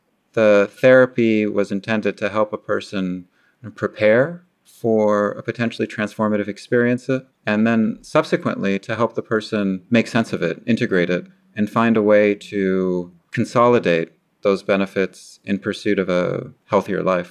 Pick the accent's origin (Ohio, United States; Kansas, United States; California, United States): California, United States; Growing up in the Bay Area, every year we had the same story from the cop who came with the suitcase of drugs